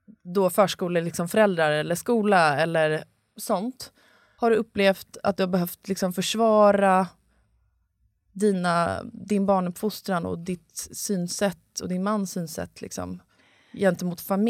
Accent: Gnesta, Södermanland, Sweden; alltså när jag växte upp i Gnesta, att så här, som jag sa, att det inte fanns någon som mig där.

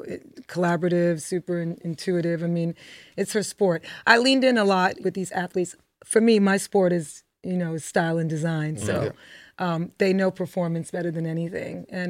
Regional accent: Bronx, New York, United States; I know for me growing up in the Bronx, my mom bought me a designer sneaker. It was luxury.

